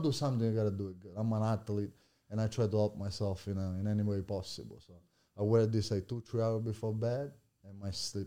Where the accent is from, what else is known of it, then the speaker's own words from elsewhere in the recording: Italy; English is a second language; moved away as an adult; now in United States; I grew up in Italy and, you know, I was raised there. And then I moved here and I've been here like for 6 years at least.